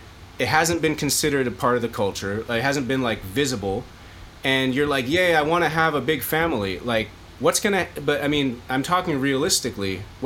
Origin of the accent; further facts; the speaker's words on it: Philippines; I went to China when I was a kid. I grew up in the Philippines in Asia.